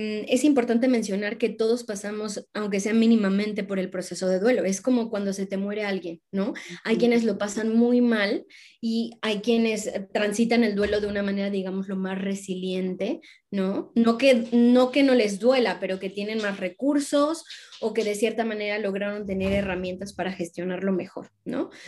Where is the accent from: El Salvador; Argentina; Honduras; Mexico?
Mexico; now in Sevilla, Spain; yo soy de México, soy inmigrante en España, estoy en Sevilla, en el sur, en donde hace mucho calor en verano